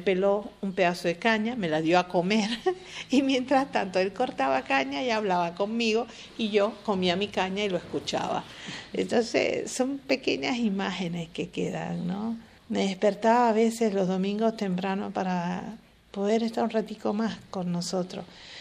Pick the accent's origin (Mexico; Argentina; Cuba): Cuba; Mi mamá es la responsable directa de eso, pero también mi pueblo, porque yo me eduqué en Cuba siempre.